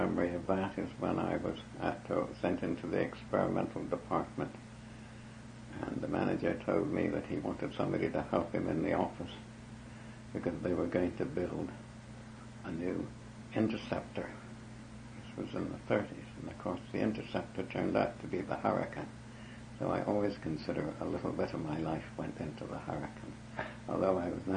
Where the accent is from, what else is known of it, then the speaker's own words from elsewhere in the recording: Canada; born there; moved away; also born or lived in England; Well, I'm a little bit of a mixture. I've been called half and half because I was born in Canada. I went to England in 1929 and didn't return to Canada